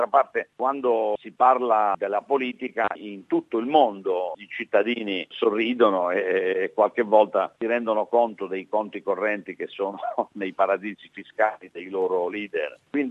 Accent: Bari, Apulia, Italy; la città di Bari, io sono di Bari

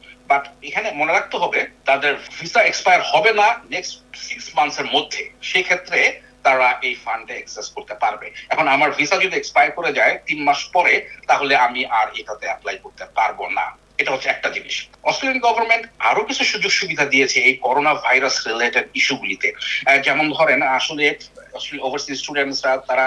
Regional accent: Bangladesh; now in Australia; সাথে সাথে আমি বাংলাদেশি অন্য সবাইকে বলবো

